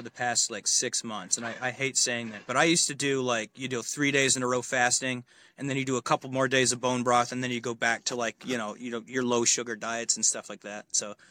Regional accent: Michigan, United States; also born or lived in Stockton, California; I was born in Stockton, California, and I was there for like 3 or 4 months, and then we came to Michigan. I've been here ever since.

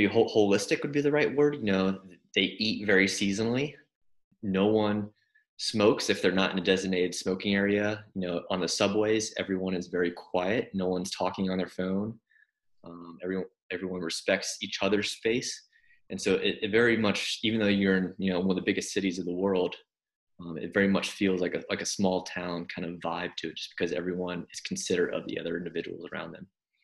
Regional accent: United States; moved away as an adult; now in Japan; I'm from America, like you just said, and I've been living in Japan for about 3.5 years with my wife.

